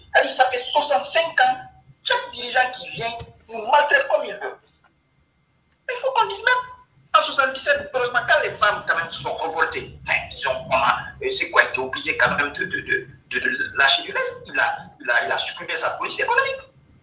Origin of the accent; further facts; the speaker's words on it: Guinea; Parce que après tout, nous sommes tous des Guinéens.